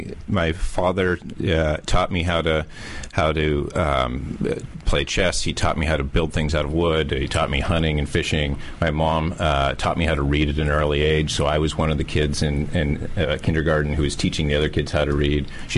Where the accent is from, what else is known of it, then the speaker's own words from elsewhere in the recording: St. Mary's, Pennsylvania, United States; I'm from St. Mary's, Pennsylvania.